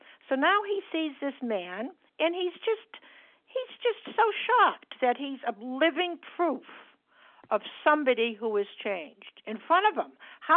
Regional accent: Massachusetts, United States; I'm from Massachusetts, and I'm a grateful compulsive overeater.

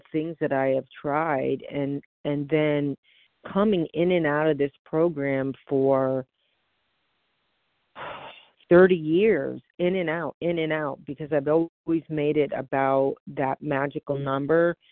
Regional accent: Connecticut, United States; Hi, everyone. … I'm from Connecticut

